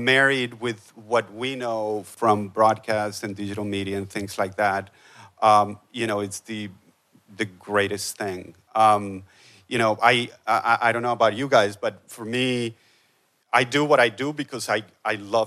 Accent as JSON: {"language": "English", "country": "Colombia", "said": "I'm originally from Colombia, and I went to Colombia to do a documentary"}